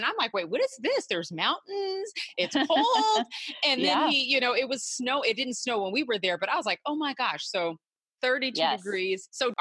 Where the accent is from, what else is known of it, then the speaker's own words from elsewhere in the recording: California, United States; I love Arizona. I'm from Cali, but I love Arizona.